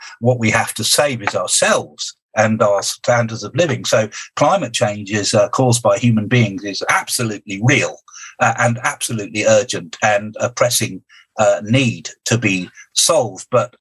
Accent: United Kingdom; But I think it's maybe because I'm a Brit.

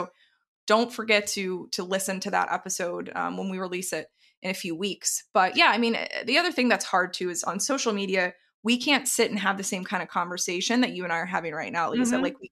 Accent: the South, United States; I was originally from the South. My husband and I grew up eating a ton of meat.

